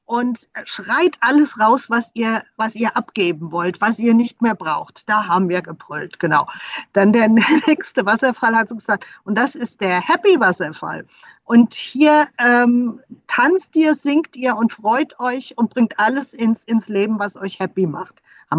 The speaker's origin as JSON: {"language": "German", "region": "Rhineland-Palatinate", "country": "Germany", "tie": "born there", "said": "Ja, also ich bin ja auch in Rheinhessen geboren."}